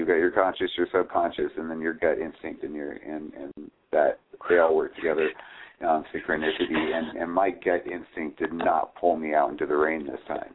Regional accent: Oregon, United States; also born or lived in Seattle, United States; I was born in Seattle. I spent a lot of my time growing up in the rainforests of Oregon, and I love the rain, and it draws me outside.

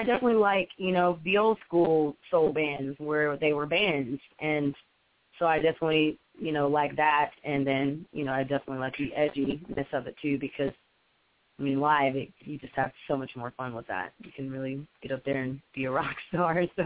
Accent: Tulsa, Oklahoma, United States; we're like the same person, except I'm from Tulsa, she was from New York.

